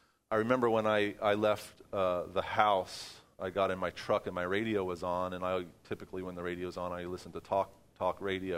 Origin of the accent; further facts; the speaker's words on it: New York, United States; I remember when I was a kid and we were growing up in New York, and our next-door neighbor worked on those twin towers.